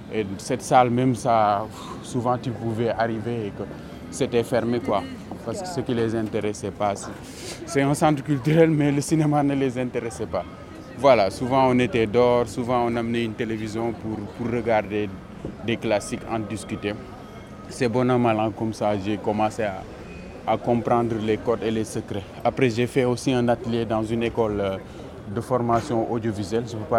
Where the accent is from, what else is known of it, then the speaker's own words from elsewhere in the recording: Pikine, Dakar, Senegal; moi je viens de la banlieue de Dakar, Pikine c'est la banlieue de Dakar, et moi je viens de Guinaoura, qui est la banlieue de Pikine.